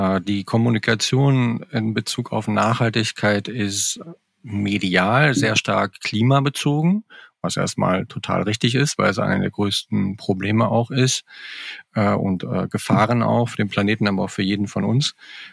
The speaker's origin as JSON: {"language": "German", "country": "Germany", "tie": "born there", "said": "geboren in der DDR, den Mauerfall sehr aktiv miterlebt, dadurch, dass wir am 10. November von Ost nach West gewechselt sind."}